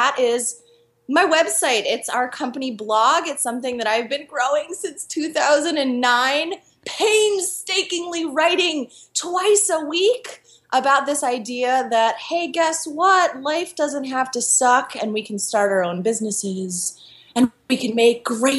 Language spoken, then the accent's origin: English; Philadelphia, Pennsylvania, United States; also born or lived in Costa Rica / Chile; Right now, I am living in between Costa Rica, Chile, and my hometown of Philadelphia.